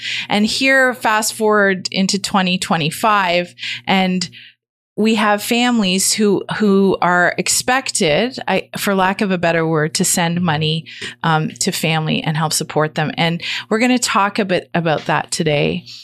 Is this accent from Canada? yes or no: yes; Canada; born there; I was born in Canada.